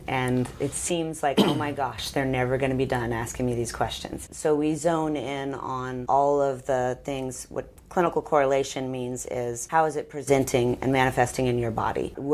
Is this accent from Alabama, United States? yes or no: no; Tampa, Florida, United States; I am born and raised in Tampa, Florida. I went away for school and came back and decided to raise my kids here because I had a great childhood here, too.